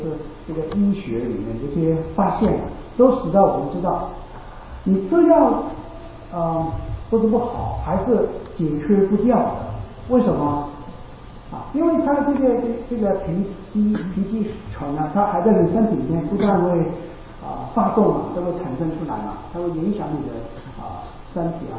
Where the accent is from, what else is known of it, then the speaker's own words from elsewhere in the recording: Chaozhou, Guangdong, China; 我是潮州人，就比较一样了。